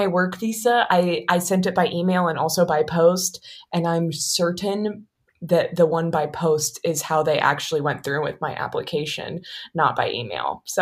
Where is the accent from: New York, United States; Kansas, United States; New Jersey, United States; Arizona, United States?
Kansas, United States; moved away as an adult; now in Dusseldorf, Germany; So I'm American. I'm from Kansas. I actually live in Dusseldorf. I came here on an exchange program